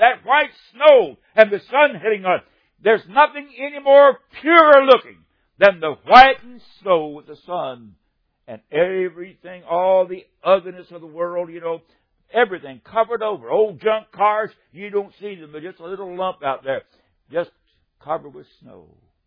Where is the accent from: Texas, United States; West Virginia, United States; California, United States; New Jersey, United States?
West Virginia, United States; also born or lived in upstate New York; now in Mississippi, United States; But I grew up in West Virginia and went to college in upstate New York.